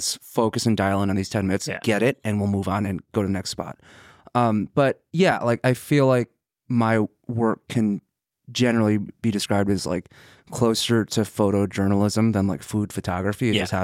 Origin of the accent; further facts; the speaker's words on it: San Francisco, California, United States; And I'm from San Francisco. The Mission Burrito is very important to me. San Francisco is very important to me.